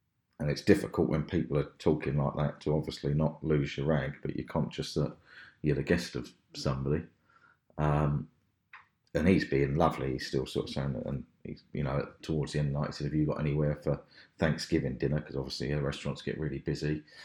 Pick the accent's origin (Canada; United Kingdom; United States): United Kingdom; England; now in ?; I said, no, I'm English. No, just no real religious affinity whatsoever.